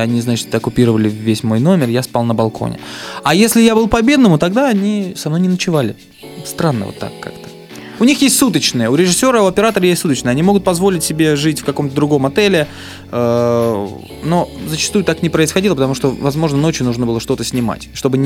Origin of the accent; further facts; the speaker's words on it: Mariupol, Donetsk Oblast, Ukraine; А там очень много, в Мариуполе даже, в моем родном городе, очень много талантливых ребят